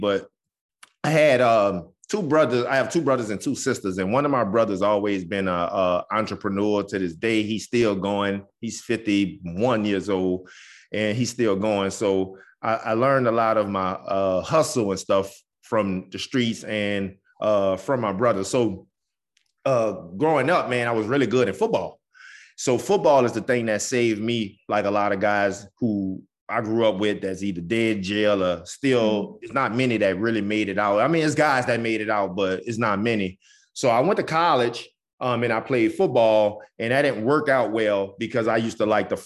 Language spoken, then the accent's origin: English; New Orleans, Louisiana, United States; So I grew up in New Orleans, Louisiana, Uptown, Holly Grove.